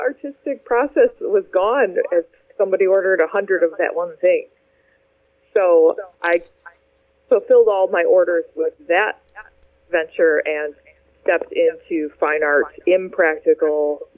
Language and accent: English; Livonia, Michigan, United States; also born or lived in Detroit; Well, I was born in Detroit. And I grew up just outside Detroit in Livonia, Michigan, primarily.